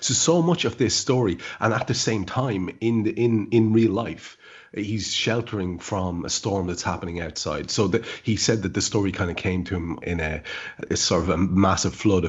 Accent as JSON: {"language": "English", "country": "Ireland", "said": "that man speaks to my soul as an Irish man."}